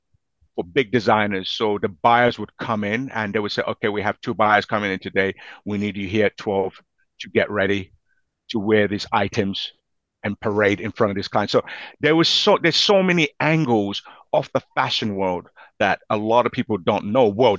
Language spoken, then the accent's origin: English; England, United Kingdom; I said, I'm from England.